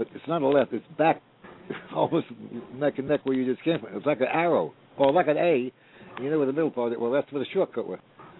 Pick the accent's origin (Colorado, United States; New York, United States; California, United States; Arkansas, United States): New York, United States; moved away; I was from New York. I come down to the South